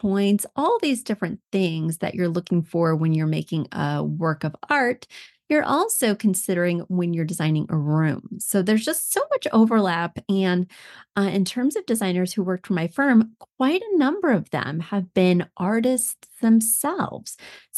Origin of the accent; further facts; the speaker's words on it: Missouri, United States; The other day I was visiting my home state of Missouri and chatting with people.